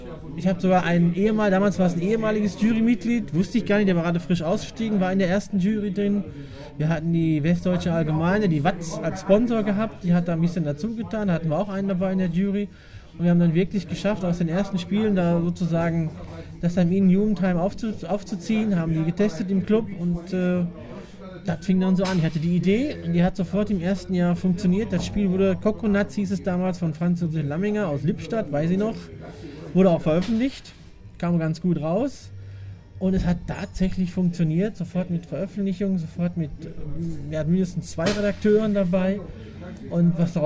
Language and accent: German; Switzerland; Aber als Schweizer mit Frankenstärke geht's noch.